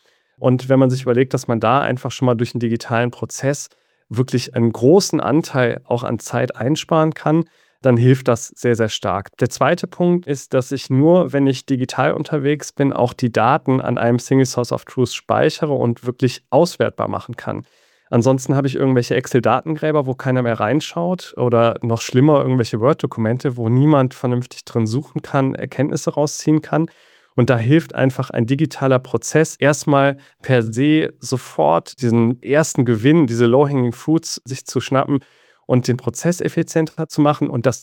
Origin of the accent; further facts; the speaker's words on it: Aachen, North Rhine-Westphalia, Germany; Ich bin ursprünglich Aachener, habe hier in Aachen studiert